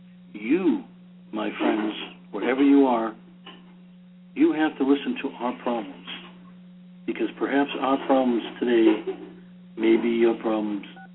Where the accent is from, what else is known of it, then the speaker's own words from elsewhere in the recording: Boston, Massachusetts, United States; accent: Boston; That was the entertainment because of my Boston accent, which I've tried to ease away from.